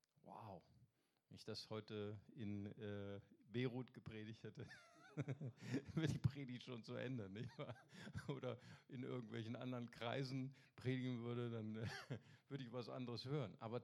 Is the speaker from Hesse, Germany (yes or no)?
no; Bonn, North Rhine-Westphalia, Germany; ich habe noch Fotos von Bonn, aus der Stadt, wo ich kam, wo ich herkomme.